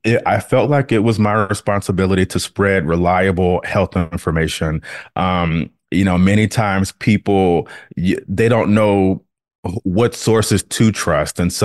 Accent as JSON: {"language": "English", "town": "Baton Rouge", "region": "Louisiana", "country": "United States", "said": "I'm from Baton Rouge, Louisiana. And so I went to Louisiana State University for college."}